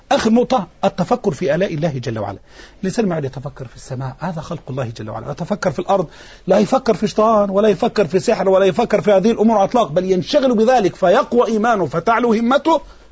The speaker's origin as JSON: {"language": "Arabic", "region": "Dakahlia", "country": "Egypt", "tie": "born or raised there", "said": "الندوة السنوية غدا في قريتي في ديم الشلت مركز ديكنس دا قهلية"}